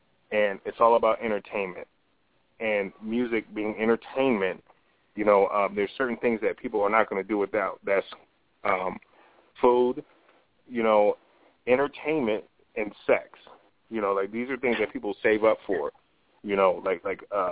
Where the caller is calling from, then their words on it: Las Vegas, Nevada, United States; I'm calling from Las Vegas, Nevada, the entertainment capital of the world.